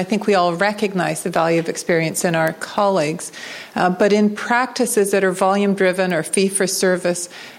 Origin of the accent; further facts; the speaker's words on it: Toronto, Ontario, Canada; from Toronto with two questions.